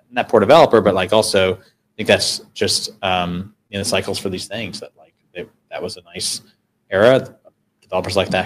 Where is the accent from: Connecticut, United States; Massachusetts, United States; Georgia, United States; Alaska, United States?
Alaska, United States; Anchorage; born there; I was born in Anchorage, Alaska.